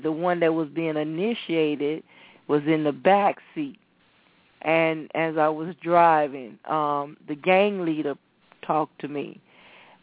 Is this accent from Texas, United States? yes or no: yes; Houston, Texas, United States; I said, well, I was raised in Fifth Ward. I'm the oldest of nine.